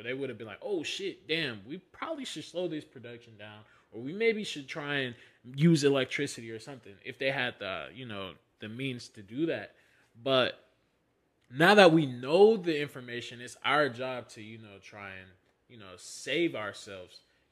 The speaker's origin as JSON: {"language": "English", "country": "United States", "tie": "born there", "said": "And I think that is my right since I was born in America, my nigga."}